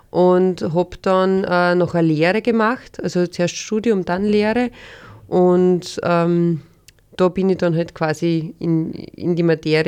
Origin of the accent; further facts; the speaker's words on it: Austria; Destillieren hat ja eine lange Tradition bei uns in Österreich